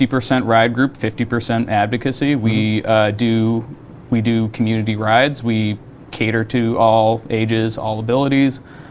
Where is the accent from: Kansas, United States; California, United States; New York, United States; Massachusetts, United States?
Massachusetts, United States; Springfield; now in Quincy, United States; I came from Springfield, Mass, so this felt like a little bit more of like a working town with regular people